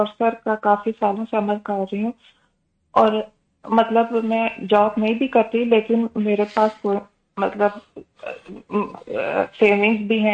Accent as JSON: {"language": "Urdu", "town": "Gujrat", "region": "Punjab", "country": "Pakistan", "moved": "yes", "said": "ہم پاکستان میں گجرات سے ہیں پیچھے سے نا"}